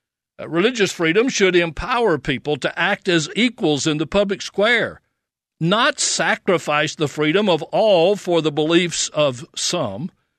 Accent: Louisiana, United States; in places like Indiana, Arkansas, and my home state of Louisiana.

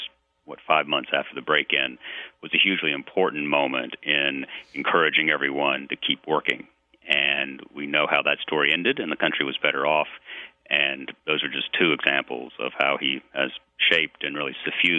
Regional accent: Chattanooga, Tennessee, United States; Cronkite was always on in my house growing up in Chattanooga, Tennessee.

